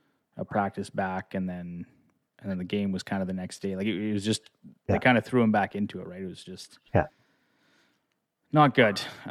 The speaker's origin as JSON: {"language": "English", "town": "Lloydminster", "region": "Saskatchewan", "country": "Canada", "said": "We're both from Lidminster, and so I know his sister quite well."}